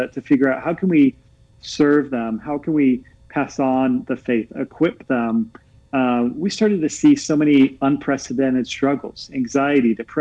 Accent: Virginia, United States; as in Virginia. I'm from Virginia.

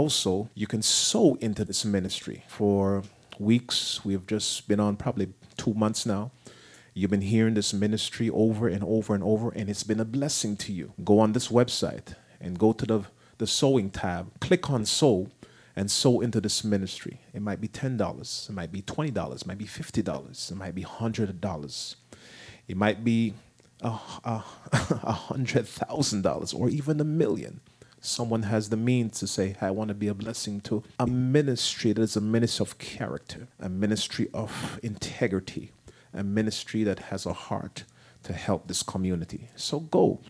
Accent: New Jersey, United States; also born or lived in Jamaica; You know, I'm from Jamaica, but I grew up in New Jersey. I have quite a few brothers and sisters.

